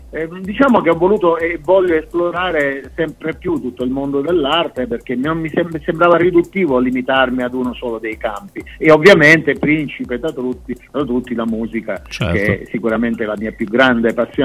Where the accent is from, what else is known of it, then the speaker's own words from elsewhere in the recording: Canicattini Bagni, Sicily, Italy; qui nel mio paesino, che è Canicattini Bagni, in provincia di Siracusa.